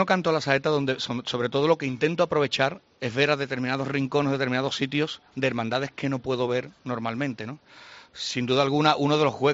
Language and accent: Spanish; Seville, Andalusia, Spain; Yo siempre en Semana Santa canto en mi tierra, en Sevilla capital